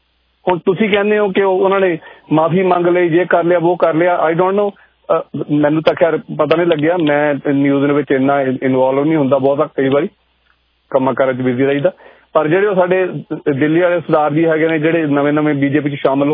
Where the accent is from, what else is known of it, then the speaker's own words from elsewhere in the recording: Mathura, Uttar Pradesh, India; ਮੈਂ ਖੁਦ ਮਥੁਰਾ ਦਾ ਜੰਮਪਲ ਹੈਗਾ, ਕ੍ਰਿਸ਼ਨ ਜੀ ਮਹਾਰਾਜ ਦਾ ਜਨਮ ਪਲੇਸ ਹੈਗਾ, ਮੇਰਾ ਬਚਪਨ ਉੱਥੇ ਬੀਤਿਆ, ਮਥੁਰਾ, ਵਰਿੰਦਾਵਨ, ਆਗਰਾ, ਅਲੀਗੜ੍ਹ, ਮੈਂ ਉਸ ਏਰੀਏ ਚ ਰਹਿ ਕੇ ਆਇਆ ਹੈਗਾ।